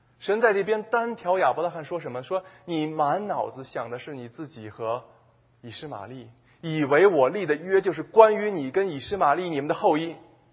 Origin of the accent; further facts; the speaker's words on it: Beijing, China; accent: Beijing; 如果用我们北京话来讲